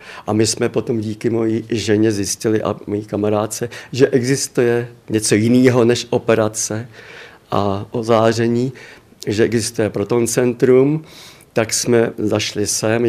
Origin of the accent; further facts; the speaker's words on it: Modřany, Prague, Czechia; Z Modřan.